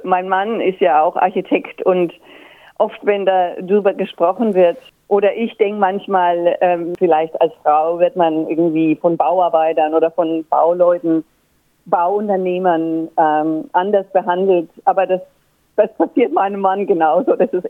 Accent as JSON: {"language": "German", "town": "Würzburg", "region": "Bavaria", "country": "Germany", "also_born_or_lived": "Frankfurt / Paris / Berlin", "said": "Ich komme aus Würzburg, das ist Franken, Norden von Bayern, gehört also noch zu Bayern. Und habe dort auch studiert, habe aber dann in Frankfurt und dann auch in Paris und zum Schluss in Berlin gearbeitet."}